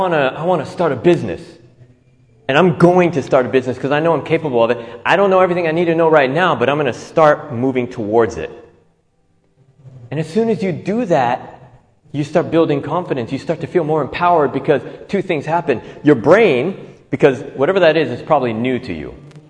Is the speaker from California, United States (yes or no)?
yes; San Diego, California, United States; I'm Latin. I come from tropical areas. I grew up in San Diego, California.